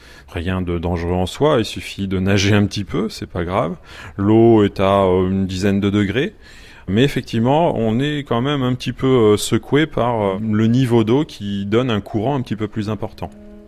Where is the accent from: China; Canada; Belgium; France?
France; Gramat, Occitanie; j'ai 39 ans. J'ai grandi dans le Lot, à Gramma, une petite commune, non loin de Rocamadour et du gouffre de Padirac.